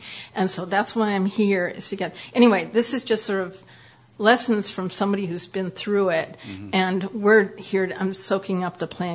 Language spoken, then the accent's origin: English; Peterborough, New Hampshire, United States; I'm from Peterborough, New Hampshire, and we have a nice endowment.